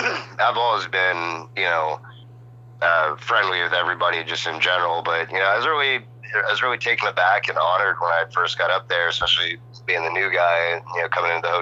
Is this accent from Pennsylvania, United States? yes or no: yes; Pennsylvania, United States; I'm from Pennsylvania, so he did it in Allentown, I want to say.